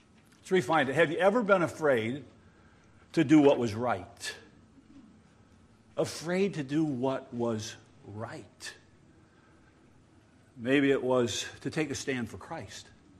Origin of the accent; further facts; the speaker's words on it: the South, United States; we're from the South. Many of us have never been in a whiteout.